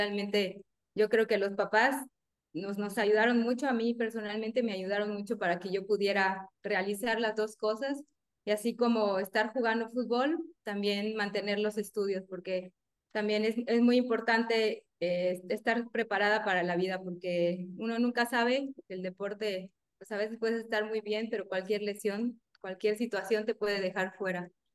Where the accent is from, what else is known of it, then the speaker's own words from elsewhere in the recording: Yucatán, Mexico; yo soy de Yucatán y todas las concentraciones son en la Ciudad de México.